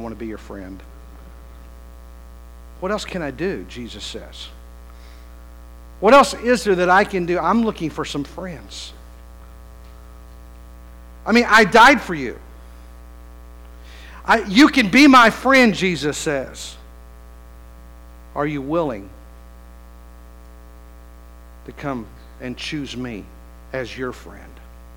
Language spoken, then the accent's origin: English; West Virginia, United States; You got to remember, I'm from West Virginia.